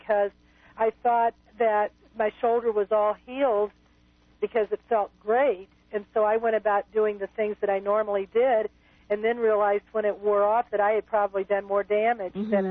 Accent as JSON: {"language": "English", "town": "Chicago", "region": "Illinois", "country": "United States", "said": "I'm from the Chicago area."}